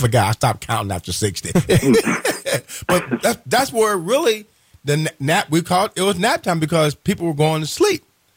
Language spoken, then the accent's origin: English; Terre Haute, Indiana, United States; And remember, my hometown is Terre Haute